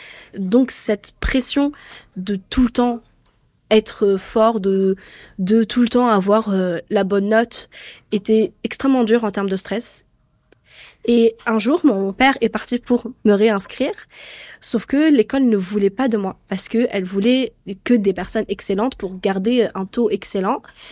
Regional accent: Tunisia; also born or lived in France; Je suis née en France, mais quand j'étais petite, je vivais en Tunisie, jusqu'à mes 9 ans. Et j'ai commencé mes études là-bas.

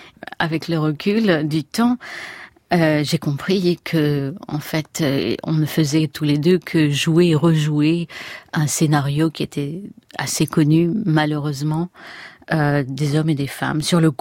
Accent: France; je suis cosmopolite et universaliste. Aux États-Unis, je suis européenne. En Allemagne, où je suis beaucoup, je suis française.

